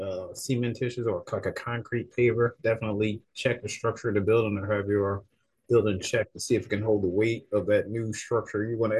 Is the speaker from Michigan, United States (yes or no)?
yes; Detroit, Michigan, United States; I'm originally from Detroit and have done projects across the country.